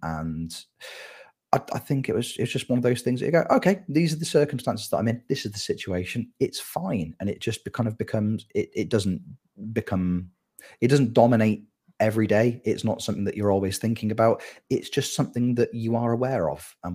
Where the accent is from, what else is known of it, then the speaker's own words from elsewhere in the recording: Malvern, West Midlands, United Kingdom; I was born in Malvern, which is a little village kind of just outside of Worcester, about an hour away from Birmingham, if we're doing big geography. And then I was adopted by a family from literally 5 miles down the road. So grew up very, very close to where I was born.